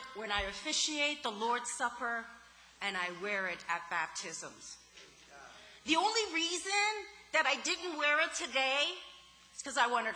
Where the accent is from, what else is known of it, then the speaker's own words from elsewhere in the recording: United States; born and raised in the United States